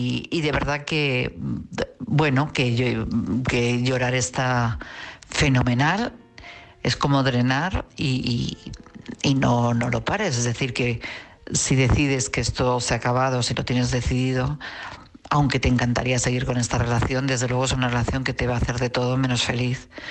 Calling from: Madrid, Community of Madrid, Spain; de Madrid.

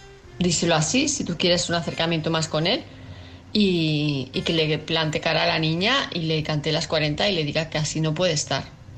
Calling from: Palma, Balearic Islands, Spain; de Palma de Mallorca

